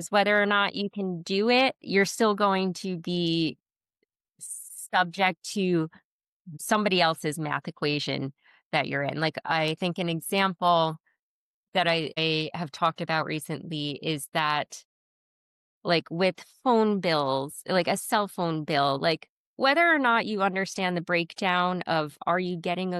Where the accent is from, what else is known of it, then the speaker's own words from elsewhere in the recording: Bolton, New York, United States; especially I grew up partially in Bolton on Lake George. So the Adirondacks do hold a very special place in my heart.